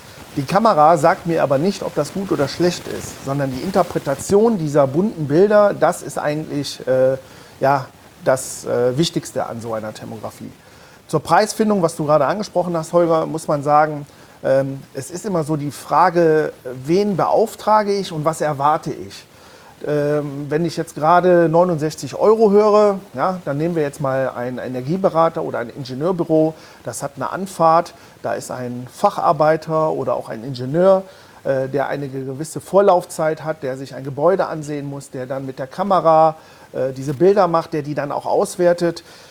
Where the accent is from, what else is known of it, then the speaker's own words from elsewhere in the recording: Mönchengladbach, North Rhine-Westphalia, Germany; ich komme aus Mönchengladbach.